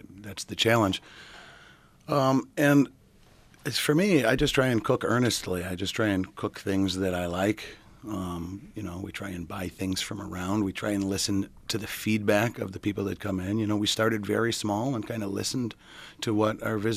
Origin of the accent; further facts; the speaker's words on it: Rochester, New York, United States; born there; I was born in Rochester, went to college out in Chicago, kind of been working my way back east ever since.